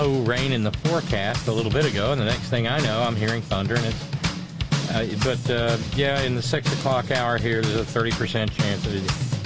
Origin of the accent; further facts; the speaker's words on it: Florence, Alabama, United States; something that I have loved since I was a teenager, namely the W.C. Handy Music Festival in my hometown, will actually be taking place that last weekend of July.